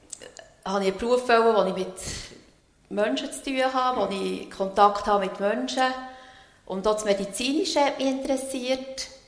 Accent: Belp, Bern, Switzerland; Also ich bin in Belp aufgewachsen, das ist in der Nähe von Bern.

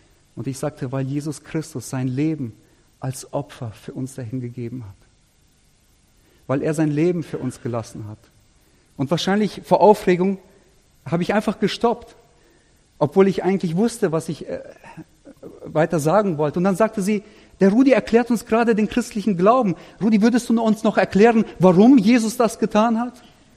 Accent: Germany; es ist für mich als Deutscher schwer zu sagen, ob es für Israel gut ist, Sonntag frei zu haben oder nicht. Und außerdem, ich sage, ich bin kein Israeli und ich bin auch kein Jude.

